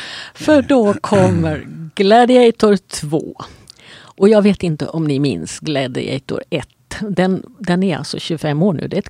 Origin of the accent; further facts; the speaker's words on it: Sweden; Och för oss som är svenskar och som förstår hur det är att simma i iskallt vatten i storm.